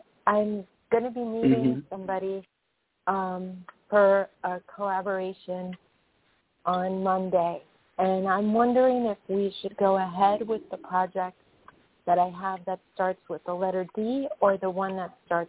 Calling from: New York, United States; I'm calling from New York.

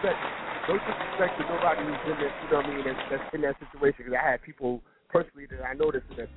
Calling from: Brooklyn, New York, United States; I'm calling from Brooklyn.

